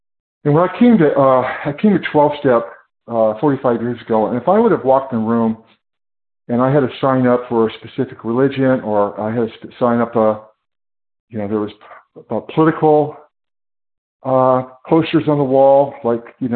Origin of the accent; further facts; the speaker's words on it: California, United States; I am from California.